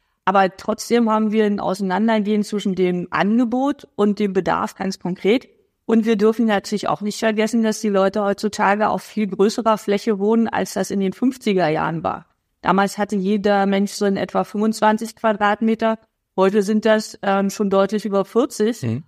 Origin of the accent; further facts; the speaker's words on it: eastern Germany, Germany; ich komme ja aus Ostdeutschland